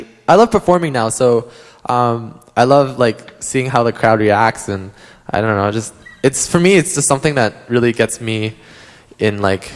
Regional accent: Vancouver, British Columbia, Canada; now in Calgary, Canada; Yeah, I am still in Vancouver, right? I still tell people I'm from Vancouver.

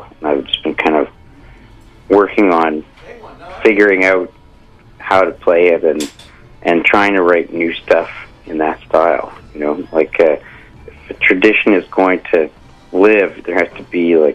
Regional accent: Vancouver, British Columbia, Canada; I'm Jewish, and my parents are Jewish, and I grew up here in Vancouver.

